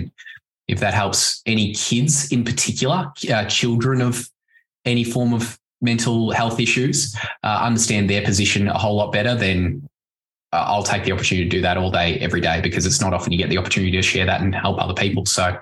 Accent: Warrnambool, Victoria, Australia; I grew up in Warrnambool.

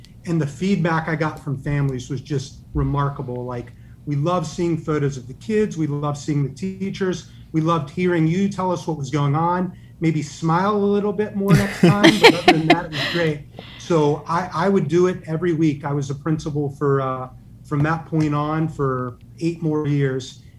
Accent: Pittsburgh, Pennsylvania, United States; Yeah, and I grew up in Pittsburgh, so that visual really hurts.

